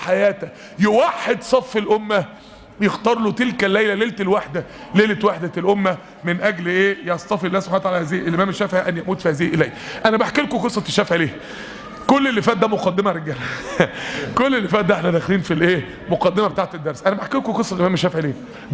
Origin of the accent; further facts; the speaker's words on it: Mansoura, Dakahlia, Egypt; يعني انا اتحرم من ده عندنا في المنصورة